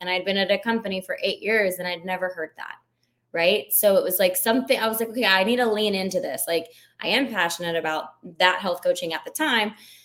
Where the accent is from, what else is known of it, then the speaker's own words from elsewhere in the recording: Georgia, United States; now in Atlanta, United States; Yeah, I grew up in Georgia. I still live in Atlanta.